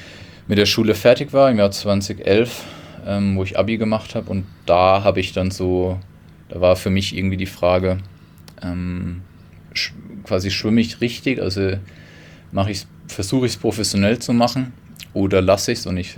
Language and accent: German; Weilheim, Germany; born there; Und also ich bin gebürtig aus Weilheim